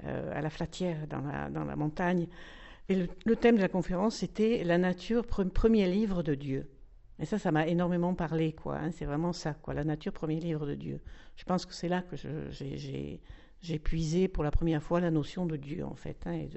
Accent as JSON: {"language": "French", "town": "Maussane-les-Alpilles", "region": "Provence-Alpes-Côte d'Azur", "country": "France", "tie": "born or raised there", "said": "Je suis native de Maussan, en fait, bien que je n'ai pas habité tout le temps à Maussan. Et j'ai 71 ans, bientôt, demain. C'est mon anniversaire, le 3 février."}